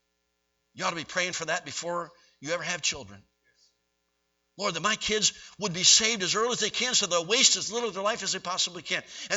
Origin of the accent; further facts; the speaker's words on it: Pennsylvania, United States; And remember, I grew up outside of Philadelphia, so all it took was a bounce or two of a basketball and everybody for three blocks around was there playing ball.